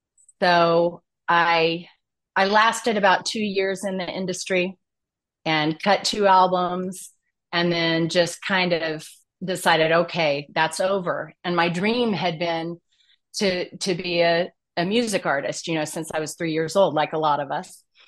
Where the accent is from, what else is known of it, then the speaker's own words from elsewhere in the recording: Wichita, Kansas, United States; And we moved back to Wichita. We're from Wichita, my husband